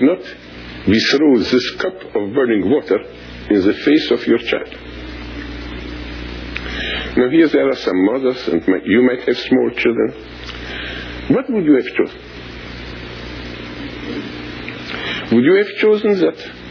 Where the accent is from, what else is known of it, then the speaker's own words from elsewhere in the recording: Romania; English is a second language; my country, Romania, has been invaded by 1 million Soviet soldiers. I speak Russian as well as English. You will say as bad as English, but in any case, I speak it.